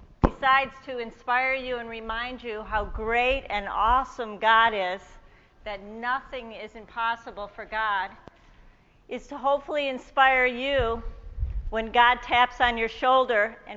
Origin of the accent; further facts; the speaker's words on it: Chicago, Illinois, United States; I was raised in Chicago, and my grandparents raised lots of money for the state of Israel. But my whole upbringing was really about being Jewish.